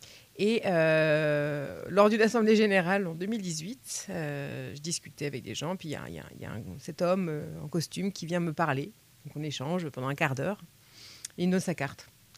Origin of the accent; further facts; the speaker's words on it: Normandy, France; parce que je suis normande, mais je suis arrivée en Touraine.